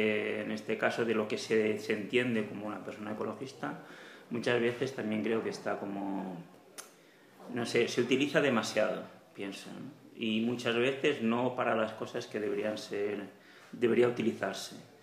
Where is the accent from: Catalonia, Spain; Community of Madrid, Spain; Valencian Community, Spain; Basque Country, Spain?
Valencian Community, Spain; Carrícola; soy de Carrícola y ahora en este momento formo parte también del ayuntamiento.